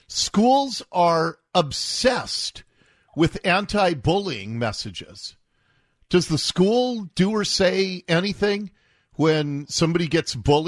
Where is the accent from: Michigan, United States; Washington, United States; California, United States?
Washington, United States; Seattle; like you, I grew up here in Seattle, and it scares me to death to see what's happening to our city.